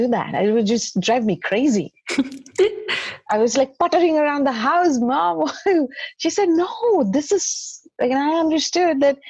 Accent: India; now in United States; Otherwise, I'm a girl from India who has a background in clinical psychology, here living in the States, staying at a stay-at-home mom with two kids.

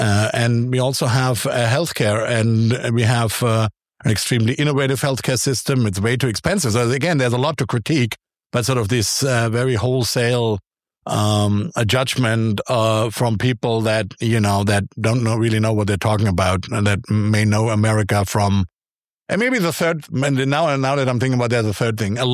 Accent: Germany; English is a second language; given that I grew up in Germany

